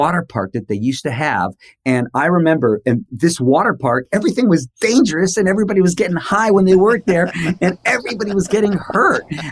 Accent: Seattle, Washington, United States; It was more like we're dressing down, we're from Seattle, we're wearing flannel and we're just kind of not caring a little bit when we're playing on stage.

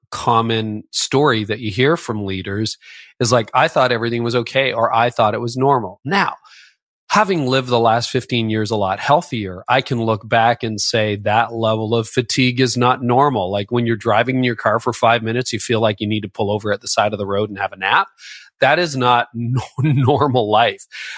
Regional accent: Canada; I worked in downtown Toronto for a year. I'm Canadian.

